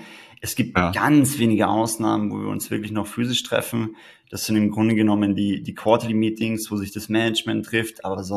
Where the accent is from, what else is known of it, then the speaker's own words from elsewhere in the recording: Tyrol, Austria; ursprünglich komme ich aus Tirol. Dort habe ich auch meine Liebe zu den Bergen erlernt